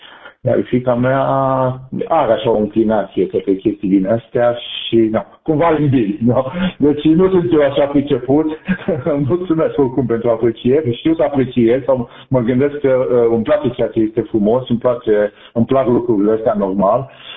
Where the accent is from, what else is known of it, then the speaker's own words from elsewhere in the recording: Fetești, Ialomița County, Romania; born there; eu sunt născut în sud-estul României, la Fetești, în Ialomița.